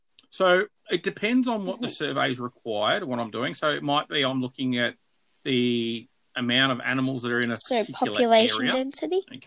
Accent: Victoria, Australia; I grew up in Victoria. I was the youngest person to hold their venomous snake license in Victoria.

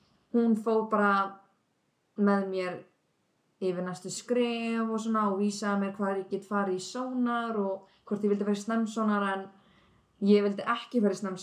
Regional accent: Reykjanesbær, Southern Peninsula, Iceland; now in Selfoss, Iceland; og ég tvítu. Ég var 19 ára þegar ég varð ólétt. Ég kem upprunalega frá Reykjanesbæ eða Njarðvík. Bjóð þar eiginlega bara alla mína ævi, flutti svo í Reykjavík í smá tíma og núna bý ég á Selfossi

